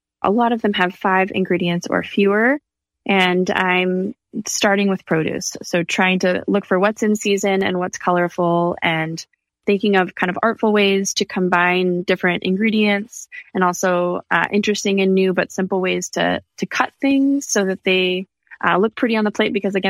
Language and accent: English; California, United States; California. I'm from California. My husband grew up in New York.